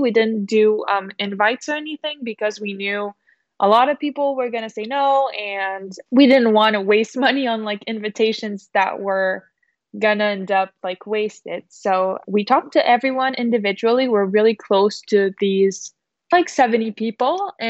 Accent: Canada; I'm from Canada.

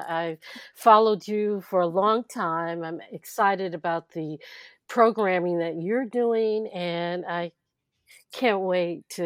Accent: Oakland, California, United States; I grew up in North Oakland in California near the UC Berkeley campus

